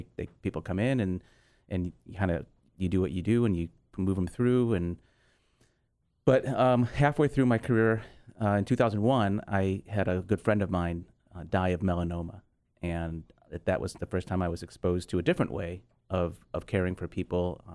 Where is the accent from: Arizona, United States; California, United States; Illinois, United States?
Illinois, United States; Chicago; So I grew up in Chicago, went to college in Illinois, and then I went to medical school at UCLA.